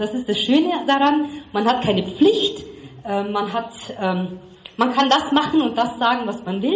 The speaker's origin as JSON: {"language": "German", "town": "Regensburg", "region": "Bavaria", "country": "Germany", "tie": "born there", "said": "Ich bin gebürtige Regensburgerin, stolze Regensburgerin, ich liebe Regensburg und bin Deutsche und bin ein Moslem. Eine praktizierende Moslemin"}